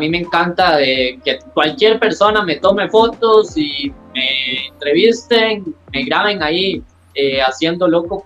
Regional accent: Costa Rica; no es porque soy tico, no voy a tener oportunidades.

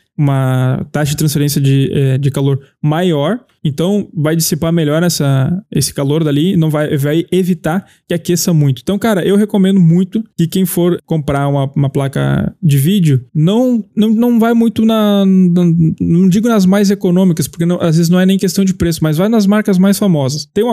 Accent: Brazil; nós moramos no Brasil, não eu agora, mas enfim, sou brasileiro e me sinto morando no Brasil sempre.

